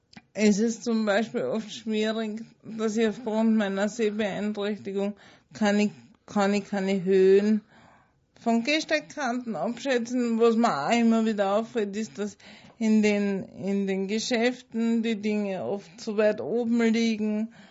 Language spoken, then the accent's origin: German; Lunz am See, Lower Austria, Austria; Ich komme aus Lunz am See.